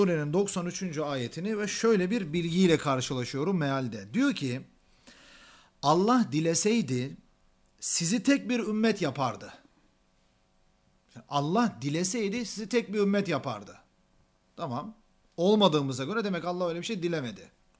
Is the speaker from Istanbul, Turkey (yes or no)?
yes; Istanbul, Turkey; born there; Ben 1980 yılında İstanbul'da, Türkiye'de, işte Bayrampaşa'da dünyaya geldim.